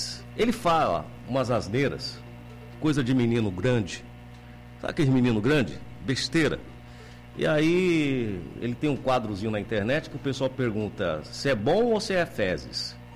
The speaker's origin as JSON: {"language": "Portuguese", "region": "São Paulo", "country": "Brazil", "said": "Rapaz, eu sou de São Paulo."}